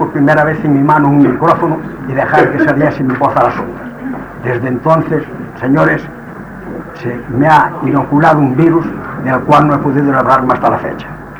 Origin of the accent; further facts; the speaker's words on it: Galicia, Spain; peneirar como solemos decir los que somos gallegos